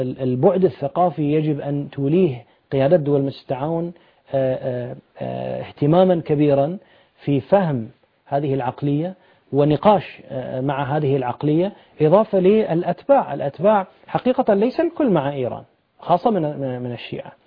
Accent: Bahrain; وهذا ما حصل عندنا في البحرين عمليا

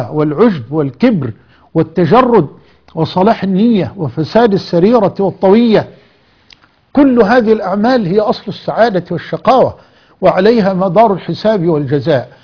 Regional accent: Egypt; بلدنا مصر

